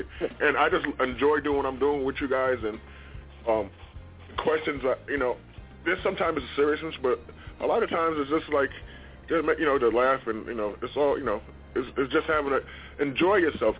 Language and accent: English; New York City, New York, United States; growing up in the South Bronx and everything, as I shared a lot of stuff, moved out to Long Island for 23 years